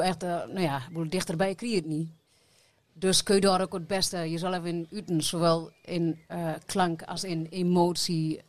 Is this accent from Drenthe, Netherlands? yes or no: yes; Drenthe, Netherlands; accent: Drents; Ik ben Drents. Ja, ik praat Drents, ik zing Drents.